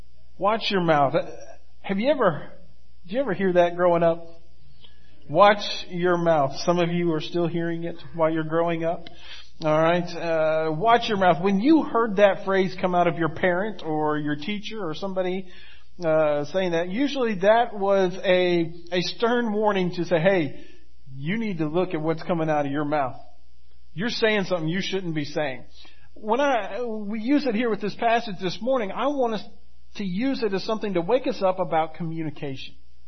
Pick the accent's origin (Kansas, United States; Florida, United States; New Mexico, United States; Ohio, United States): Florida, United States; also born or lived in Dallas, Texas; I remember, I grew up in Florida. I was born in Dallas, Texas. We moved to Florida when I was 18 months old, when my dad took his church there. And so, growing up, that's all I known is Florida.